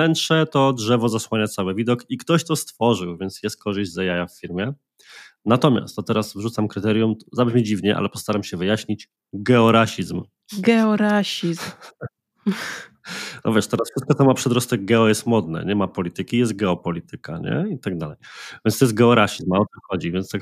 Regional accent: Włocławek, Kuyavian-Pomeranian Voivodeship, Poland; Ja sam jestem z Włocławka, światowej stolicy keczupu

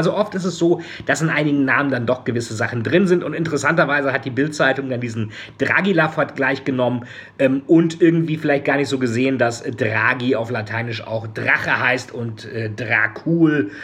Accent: Bremen, Germany; Oder wie sagten es die Bremer Kaufleute in meiner Heimatstadt Bremen

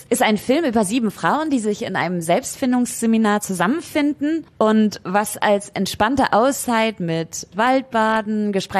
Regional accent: Lüdinghausen, North Rhine-Westphalia, Germany; ich komme aus Lüdinghausen.

